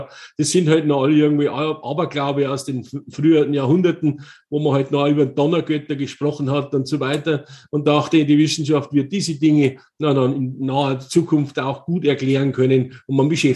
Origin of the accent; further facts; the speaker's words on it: Kühlstein, Germany; in den 60er Jahren, dieses kleine Dörfchen, wo ich aufgewachsen bin, Kühlstein, hatte, ja, sage ich mal, 5 Bauernhöfe und dann war es schon.